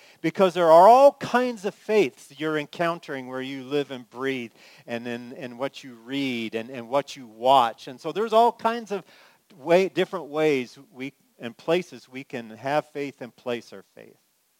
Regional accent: California, United States; they're awesome because I'm from California.

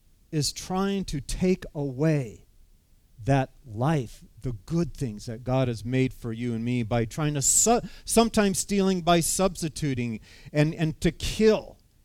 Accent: California, United States; now in Wisconsin, United States; And so growing up in California, because we have so much nice weather like we have today in Wisconsin, we'd go to a lot of drive-in movies.

